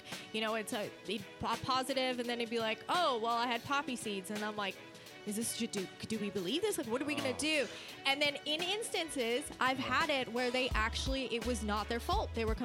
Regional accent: South Africa; now in United States; So I'm originally from South Africa.

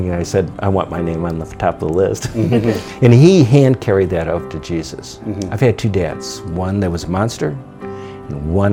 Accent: Detroit, Michigan, United States; it was actually better than what I grew up with in Detroit

